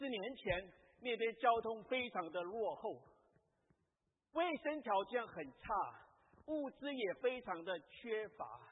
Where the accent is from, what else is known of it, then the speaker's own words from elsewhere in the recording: Hualien, Hualien County, Taiwan; 我六月份的时候我在台湾，我在我的家乡花莲住了一个月的时间